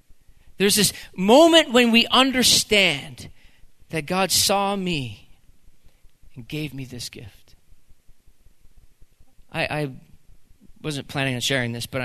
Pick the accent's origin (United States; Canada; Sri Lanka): Canada; we're Canadian and we're humble